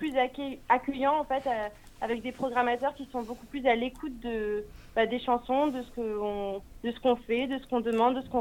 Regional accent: Vendôme, Centre-Val de Loire, France; also born or lived in Blois / Tours; Oui, j'ai j'ai grandi du côté de Vendôme. Je suis née à Blois d'ailleurs, et j'ai fait mon lycée à Tours, au lycée Paul-Louis Courier.

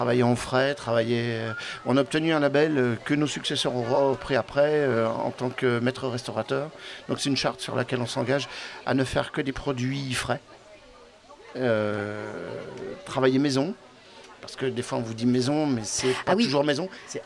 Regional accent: Cheverny, Centre-Val de Loire, France; Je suis originaire de Cheverny, donc je ne suis pas allé bien loin quand même.

